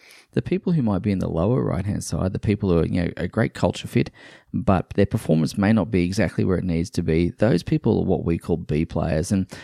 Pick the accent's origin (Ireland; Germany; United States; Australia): Australia; as an Australian